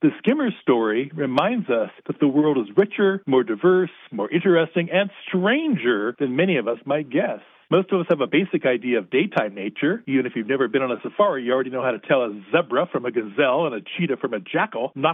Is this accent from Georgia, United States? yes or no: no; East Los Angeles, California, United States; I grew up in East L.A., along the Los Angeles River.